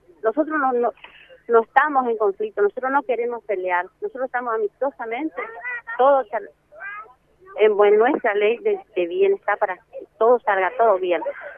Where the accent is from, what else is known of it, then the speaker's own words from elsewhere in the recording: Argentina; porque somos ciudadanos argentinos